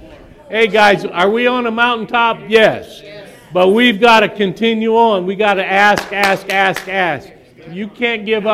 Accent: Ohio, United States; And Ohio. That's my home state. I still love it.

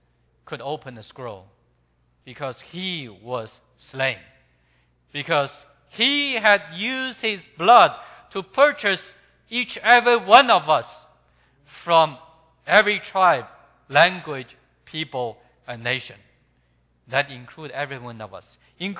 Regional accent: China; moved away as an adult; now in Hong Kong; I was born and raised in China, I could speak Mandarin, so that they invite me to go to Hong Kong to make radio programs. So in 1994, I came to Hong Kong. Now in 2014, 20 years later, I'm still there.

